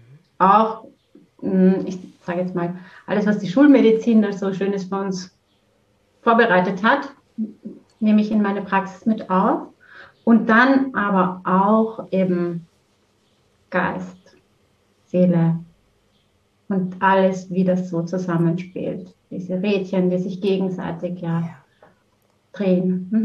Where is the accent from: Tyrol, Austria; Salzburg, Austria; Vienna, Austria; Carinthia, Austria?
Vienna, Austria; moved away as an adult; now in Heimenkirch, Germany; Ich komme ursprünglich aus Wien, bin in Wien geboren und aufgewachsen und bin dann über die Liebe nach Deutschland gekommen vor über 20 Jahren und wohne jetzt und wirke und arbeite im Allgäu, also ganz im Süden von Deutschland, in Heimenkirch.